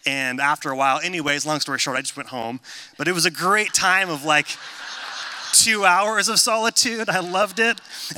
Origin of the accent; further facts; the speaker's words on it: California, United States; I grew up in Northern California at the foothills of Sierra Nevada Mountains.